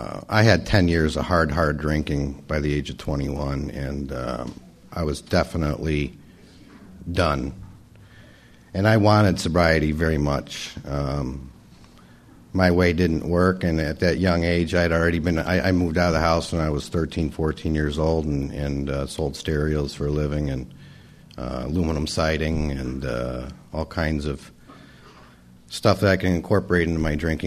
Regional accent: Chicago, Illinois, United States; moved away as an adult; now in California, United States; Yeah, I'm originally from Chicago. I was sharing with one of the young men over there earlier that I'm from Rush Street, Chicago as well. I grew up there in the red light district, and I got here in December of 1985.

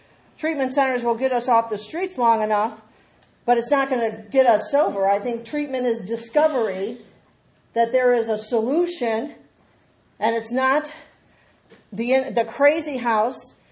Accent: United States; I was born and raised over in Skid Row, West 25th.

